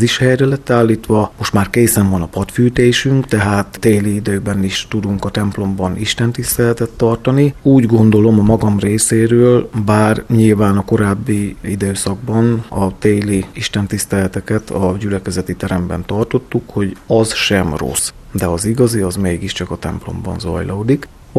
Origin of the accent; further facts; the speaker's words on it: Vámosoroszi, Szabolcs-Szatmár-Bereg, Hungary; És én ugye Vámosorosziban születtem, illetve nőttem fel